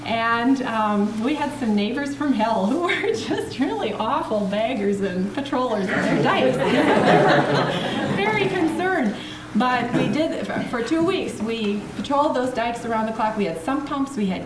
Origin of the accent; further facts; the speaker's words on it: Brooklyn, New York, United States; I grew up in Brooklyn, New York, and I tried to imagine a flood there